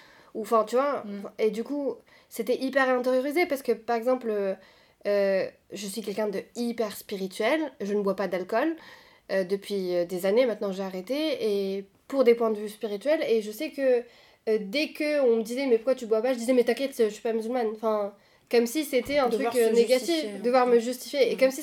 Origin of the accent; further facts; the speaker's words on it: Tunisia; moved away as an adult; now in France; Moi, je suis tunisienne. Je suis arrivée en France en tant qu'étudiante.